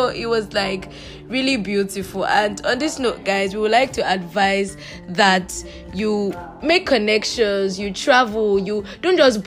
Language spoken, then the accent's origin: English; Nigeria; As a Nigerian, you want to mail my phone?